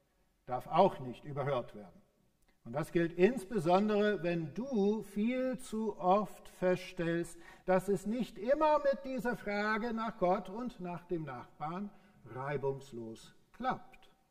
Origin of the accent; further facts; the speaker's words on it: United States; German is a second language; Und Deutsch ist in den USA, wo ich herkomme, eine Fremdsprache